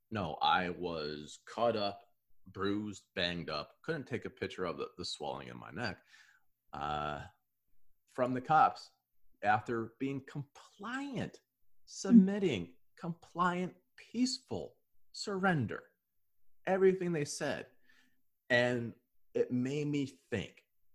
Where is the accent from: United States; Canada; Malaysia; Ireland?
United States; I'm from the States